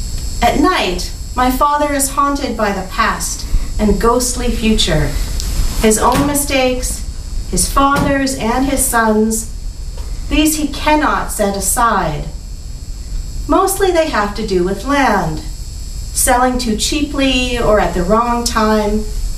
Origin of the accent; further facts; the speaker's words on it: Saskatchewan, Canada; so I chose a couple of rural-ish poems related to where I grew up in Saskatchewan.